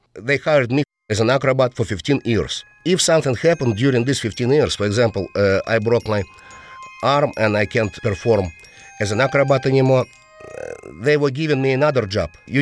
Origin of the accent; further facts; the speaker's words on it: Russia; We traveled all around Russia. And of course, when I had some tours next to my hometown, I paid for my parents' tickets.